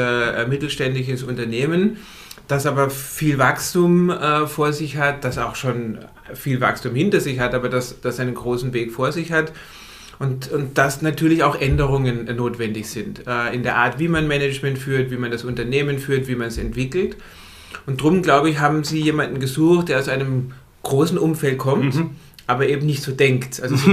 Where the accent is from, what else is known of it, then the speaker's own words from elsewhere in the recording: Karlsruhe, Baden-Württemberg, Germany; als gebürtiger Karlsruher, als Süddeutscher.